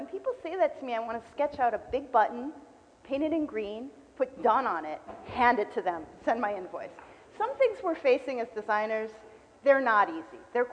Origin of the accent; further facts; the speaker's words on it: Santa Cruz, California, United States; I'm from Santa Cruz. I've tried.